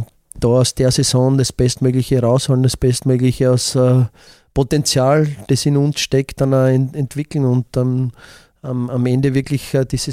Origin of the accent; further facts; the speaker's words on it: Buch bei Weiz, Styria, Austria; es erinnert mich an Buch bei Weiz, die Gang da, an meine Heimat.